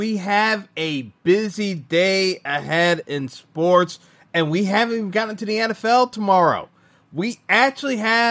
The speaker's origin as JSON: {"language": "English", "region": "New York", "country": "United States", "said": "New York was, you know, being a New Yorker, New York was one of the few places you couldn't bet this fight."}